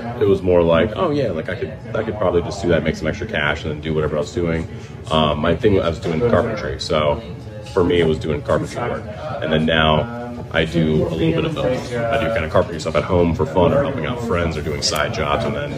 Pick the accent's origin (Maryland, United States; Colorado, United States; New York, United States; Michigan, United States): Maryland, United States; Annapolis; I grew up in Annapolis area. From there, I went to Arundel High School, which is around there.